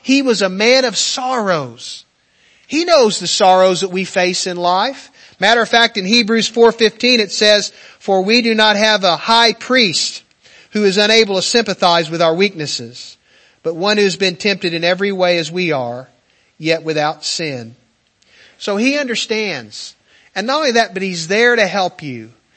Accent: Richland, United States; We grew up together in Richland.

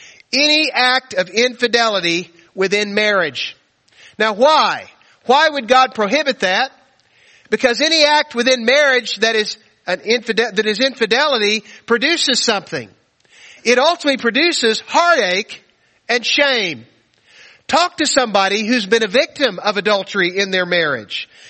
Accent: United States; I'm an American. I'm free and I'm on a free road trip right now.

